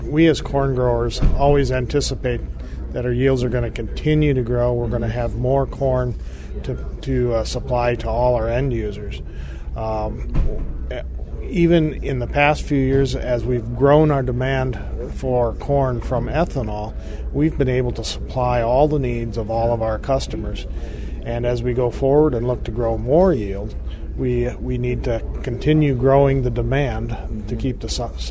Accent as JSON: {"language": "English", "region": "Iowa", "country": "United States", "said": "I'm from Pulseville, Iowa, in northeast, very northeast Iowa"}